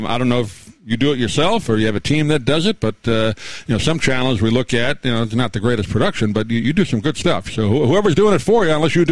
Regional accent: New York, United States; I grew up in New York, so tennis was basically a 4 or 5 month sport.

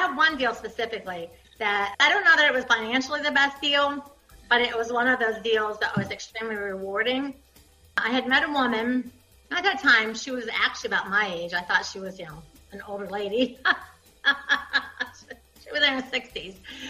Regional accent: Ohio, United States; I was raised in Ohio, so I was raised, grow up, work at a factory, get married, have kids

